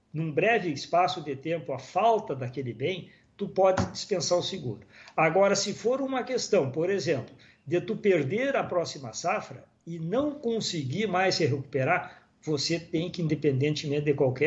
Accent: Santiago, Rio Grande do Sul, Brazil; Santiago do Boqueirão, minha terra do coração.

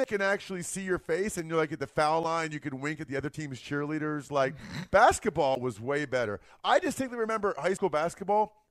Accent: Reading, United States; John, I'm from Reading, bro.

